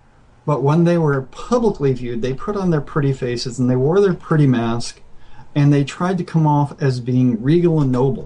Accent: Mississippi, United States; I spent some time growing up in Mississippi. I've moved all over the place as a kid.

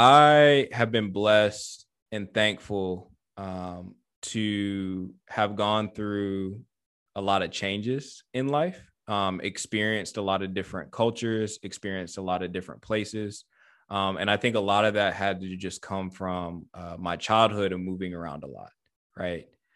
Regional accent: Louisiana, United States; born there; also born or lived in Illinois / Michigan; now in North Carolina, United States; like I was born in Louisiana, been in Illinois, been in Michigan, now North Carolina

